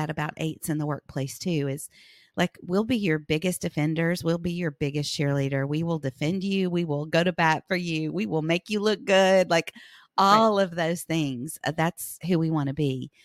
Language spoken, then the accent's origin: English; the South, United States; growing up in the South in a really conservative Christian culture